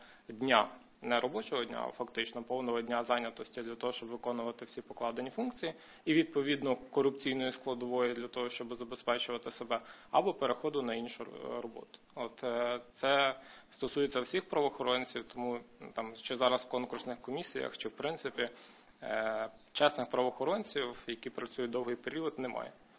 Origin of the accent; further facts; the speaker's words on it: Lviv, Lviv Oblast, Ukraine; Ні, я зі Львова.